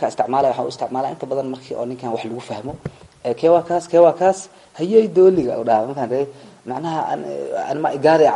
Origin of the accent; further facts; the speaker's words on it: Mogadishu, Banaadir, Somalia; waxaan ku dhashay Soomaaliya gaar ahaan magaalada Muqdisho degmada Yaqsi isla meeshaasaa kusoo barbaaray